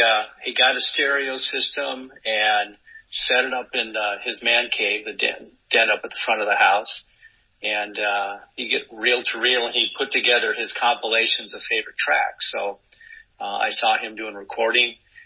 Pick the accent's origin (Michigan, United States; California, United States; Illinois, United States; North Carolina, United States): California, United States; Anaheim; I grew up in Anaheim, and my dad was a big jazz guy.